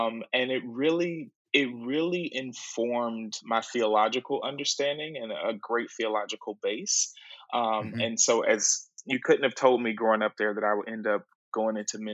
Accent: Winston-Salem, North Carolina, United States; growing up in Winston-Salem, but more specifically growing up in St. Stephen's

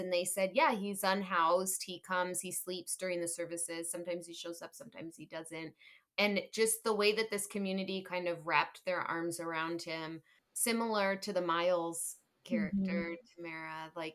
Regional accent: the North, United States; And I'm a Northerner.

